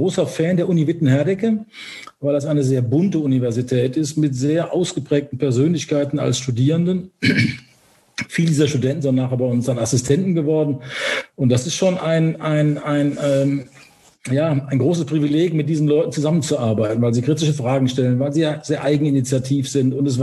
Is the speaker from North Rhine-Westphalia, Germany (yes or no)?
yes; Cologne, North Rhine-Westphalia, Germany; accent: Cologne; Und dann war es ja auch ein Schritt zurück ins Rheinland, wo ich ja herkomme. Ich komme ja aus Köln. Man hört es wahrscheinlich auch an meinem Kölner Singsang so ein bisschen.